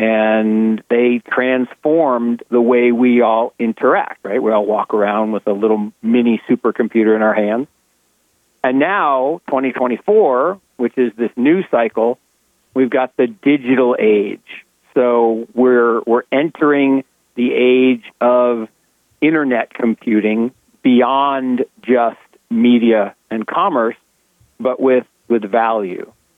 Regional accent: Seattle, Washington, United States; And then in 82, where I grew up in Seattle, they had this thing called the personal computer with this company, Microsoft.

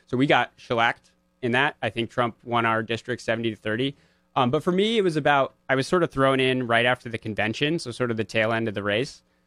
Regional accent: Hamden, Connecticut, United States; You know, I'm from Hamden, so that you just have a natural level of more trust with someone that's from your town.

